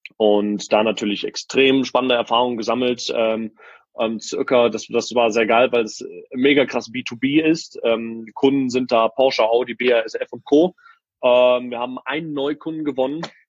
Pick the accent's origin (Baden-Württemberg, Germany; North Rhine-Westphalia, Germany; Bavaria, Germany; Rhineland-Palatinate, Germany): North Rhine-Westphalia, Germany; Wuppertal; Aber wir kommen aus Wuppertal.